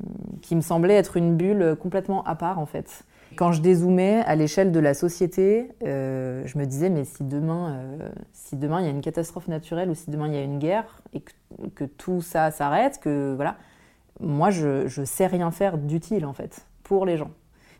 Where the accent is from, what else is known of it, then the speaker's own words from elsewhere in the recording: Auvergne-Rhône-Alpes, France; Alors, j'ai grandi en Auvergne, en fait, dans une famille assez, dans un milieu assez préservé, je dirais. J'ai grandi dans une petite ville, vraiment très proche de la campagne, etc. J'ai vécu là-bas pendant 19 ans. Et ensuite, je suis partie à Grenoble faire mes études à Sciences Po.